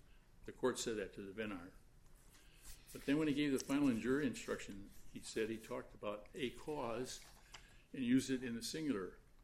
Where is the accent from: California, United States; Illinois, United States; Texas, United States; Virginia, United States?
Illinois, United States; Streator; He would leave my hometown of Streeter, drive to Green Bay, Wisconsin, pick up cheese